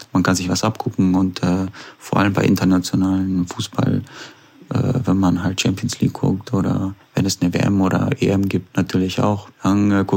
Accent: Lippstadt, North Rhine-Westphalia, Germany; also born or lived in abroad; da ich ja hier aufgewachsen bin in Lippstadt, eine Stunde von Osnabrück, und ich so die Gegend ein bisschen kenne, ist das schon so ein bisschen wie ein Heimatsgefühl

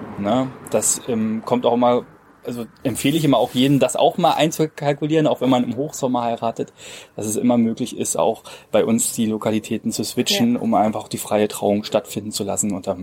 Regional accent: Cottbus, Brandenburg, Germany; 28 Jahre alt, komme aus der Region. Ich bin gebürtiger Cottbusser

